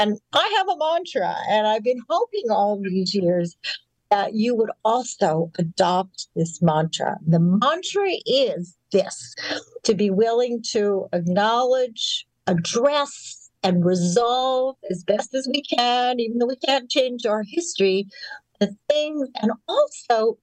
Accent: Winnipeg, Manitoba, Canada; when I was a teenager growing up in Winnipeg

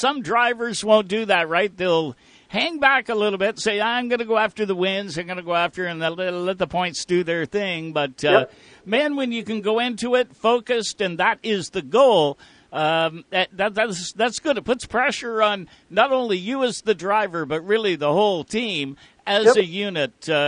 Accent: Canada; we're Canadian. Get used to it.

